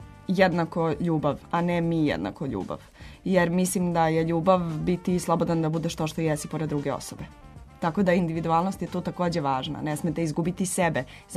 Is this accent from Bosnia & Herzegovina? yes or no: no; Vrbas, Vojvodina, Serbia; ja sam patrijarhalna devojka iz Vrbasa